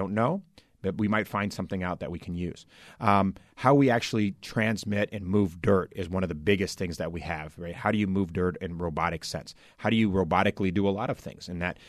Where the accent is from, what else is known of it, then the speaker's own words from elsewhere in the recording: Nebraska, United States; I mean, I grew up in Nebraska, you know, I mean, I just remember, you know, you get maybe 3 minutes of early warning